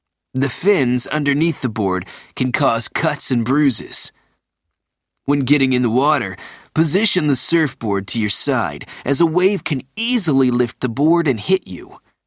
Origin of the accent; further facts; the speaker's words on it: San Francisco, California, United States; I'm from San Francisco, California.